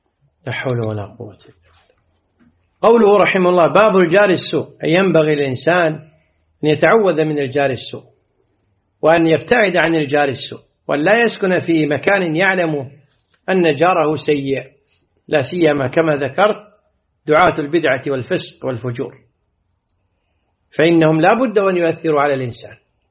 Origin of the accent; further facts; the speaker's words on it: Kuwait; والمثل عندنا بالكويت يقول: لي مو على دينك ما يعينك